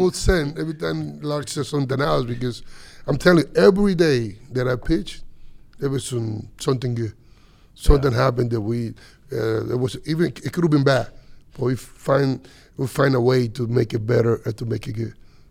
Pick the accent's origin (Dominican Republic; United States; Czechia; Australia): Dominican Republic; I came up from Dominican, from a little town that nobody even know.